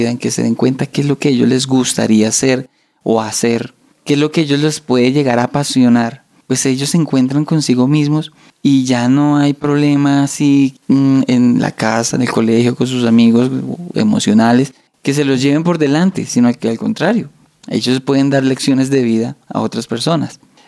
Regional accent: La Plata, Huila, Colombia; Yo vengo del municipio de La Plata, en el Huila

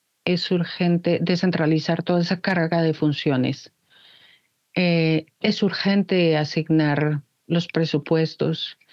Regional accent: Colombia; sino que como nación colombiana tenemos que saber la verdad

